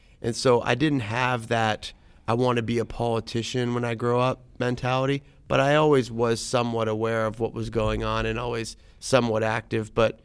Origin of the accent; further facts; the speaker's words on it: Ohio, United States; that isn't the way that I saw it growing up in the Mahoning Valley, because the year that I was born, all the steel mills closed.